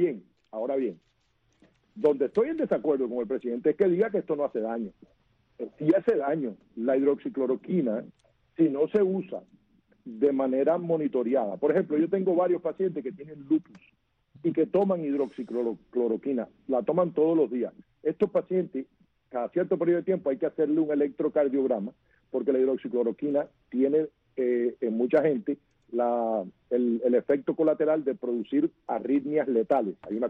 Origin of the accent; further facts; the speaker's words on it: Antilla, Holguín, Cuba; Un abrazo a los dos y yo soy de Antilla.